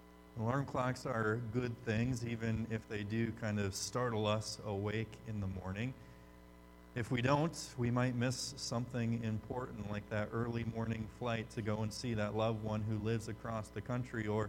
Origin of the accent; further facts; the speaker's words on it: Michigan, United States; As a kid growing up in Michigan, you get a lot of news about Detroit